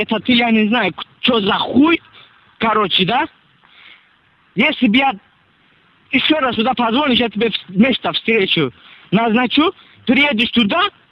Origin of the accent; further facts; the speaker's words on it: Azerbaijan; Я азербайджанец, а, блядь, не звони сюда